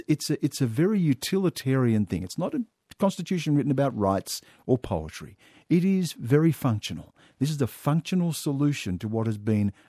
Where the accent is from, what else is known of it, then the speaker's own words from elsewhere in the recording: Australia; I am black, I am white, I am Australian, I've lived abroad